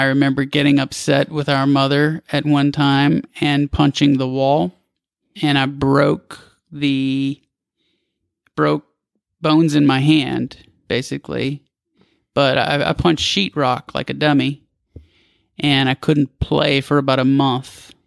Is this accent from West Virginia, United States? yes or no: no; Houston, Texas, United States; I wanted to show that I was from Houston, Texas. That's where I went to high school.